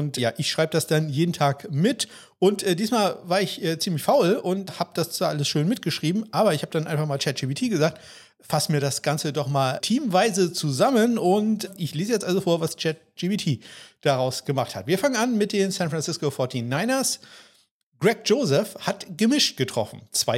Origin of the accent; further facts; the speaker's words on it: Germany; Und dann haben wir natürlich noch das Duell, wo wir als Deutsche ganz besonders hingucken